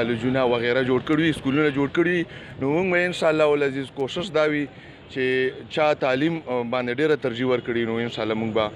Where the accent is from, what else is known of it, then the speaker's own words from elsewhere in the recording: Khyber Pakhtunkhwa, Pakistan; جی زه خپله باندې د خیبر ایجنسی اوسیدونکی یم